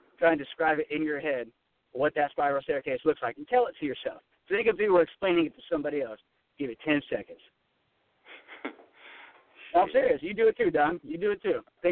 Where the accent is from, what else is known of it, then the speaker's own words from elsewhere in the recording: Sacramento, California, United States; I'm from Sacramento. I didn't even know racism was until I was like 23 years old.